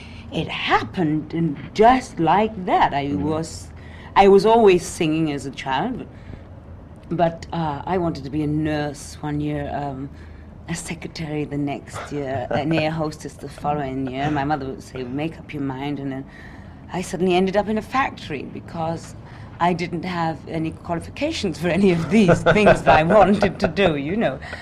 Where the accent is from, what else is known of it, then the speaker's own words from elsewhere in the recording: Cardiff, Wales, United Kingdom; touring around the clubs of Wales, you know, of Cardiff, really, my hometown, you know.